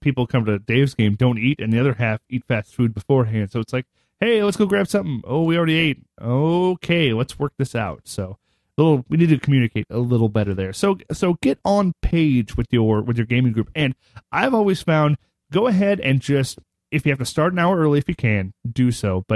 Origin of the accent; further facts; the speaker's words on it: United States; This is the area. I'm American. I own this area around me where I stand.